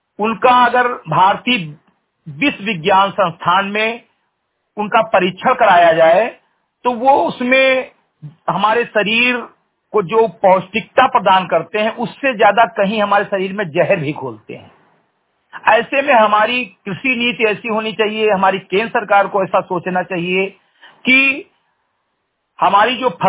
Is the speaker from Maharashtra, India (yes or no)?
no; Uttar Pradesh, India; ग्राम सभा समिति कटाई विकासखंड मेनपुरा जनपद बहराइच का मूल निवासी हूँ